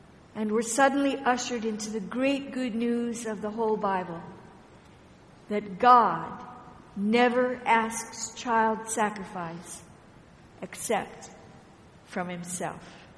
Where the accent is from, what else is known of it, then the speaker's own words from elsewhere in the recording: Washington, United States; I came here yesterday and had a bit of trouble. I come from Washington State, and as I came on the airplane, Chicago was a mess.